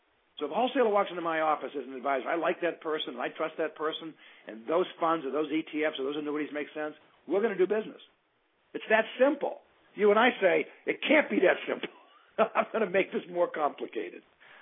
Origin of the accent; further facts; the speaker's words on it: Boston, Massachusetts, United States; I'm from Boston.